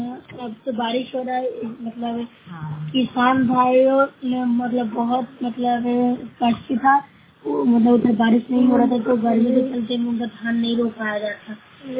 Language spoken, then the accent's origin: Hindi; Bihar, India; मैं नौसरा ब्लॉक से हूँ, जिला नालंदा से निवासी हूँ।